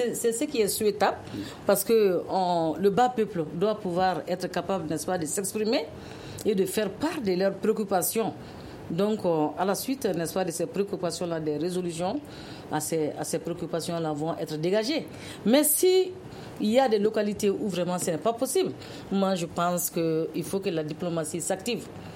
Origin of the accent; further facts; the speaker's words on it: Mali; Donc moi, je pense que en tant que Malien